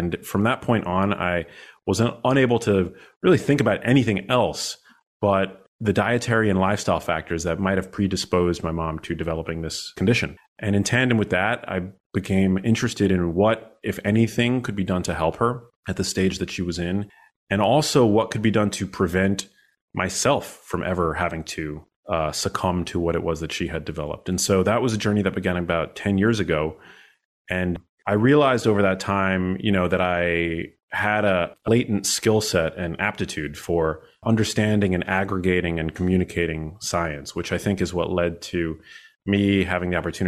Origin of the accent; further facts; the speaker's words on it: New York City, New York, United States; I'm born and raised in New York City. And so we had access to all these incredible medical institutions